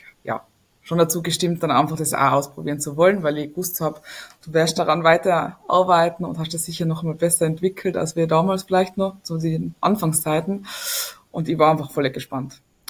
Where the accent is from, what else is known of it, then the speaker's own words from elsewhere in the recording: Tyrol, Austria; ich bin aus Tirol, mittlerweile wohne ich in Zirl, bin 36 Jahre alt.